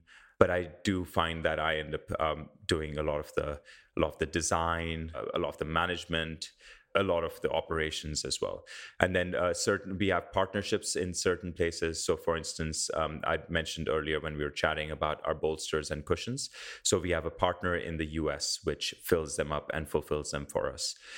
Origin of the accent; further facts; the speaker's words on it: India; I grew up in India